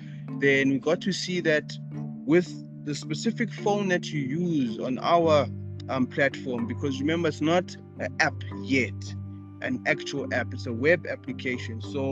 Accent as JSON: {"language": "English", "town": "Johannesburg", "region": "Gauteng", "country": "South Africa", "said": "if I'm from Joburg and I go to a varsity in Joburg"}